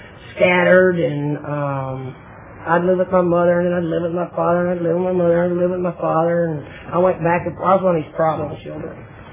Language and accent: English; Houston, Texas, United States; born there; I was born here in Houston, Texas.